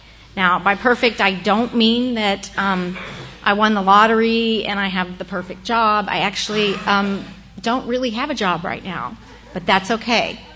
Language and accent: English; Austin, Texas, United States; born there; I was born here in Austin, and I was the youngest of five kids.